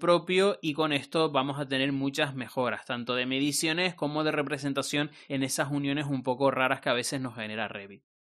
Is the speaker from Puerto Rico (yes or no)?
no; Canary Islands, Spain; now in Madrid, Spain; me vuelvo a Tenerife. Ustedes saben que yo soy de Tenerife, pero que llevo casi 6 años viviendo en Madrid. Y bueno, he decidido que es el momento de volver a mi tierra